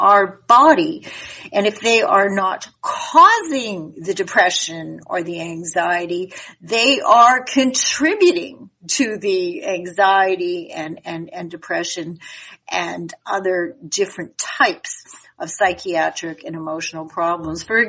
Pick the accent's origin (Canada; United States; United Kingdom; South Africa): Canada; I grew up in Canada. And I was educated in Canada and I did all of my training in Canada.